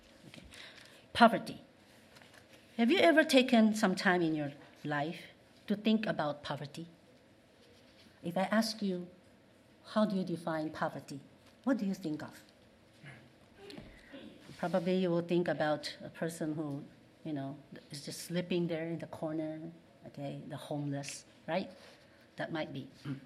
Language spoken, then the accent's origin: English; Philippines; In fact, I grew up in the Philippines. You know Philippines?